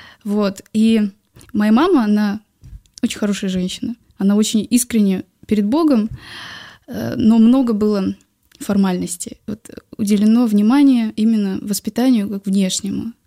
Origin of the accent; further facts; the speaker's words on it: Dushanbe, Tajikistan; Я родилась и выросла в городе Душанбе, это Таджикистан.